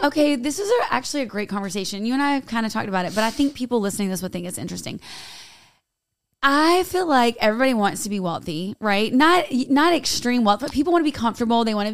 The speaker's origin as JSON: {"language": "English", "region": "Michigan", "country": "United States", "said": "A little bit of Euchre. I'm from Michigan."}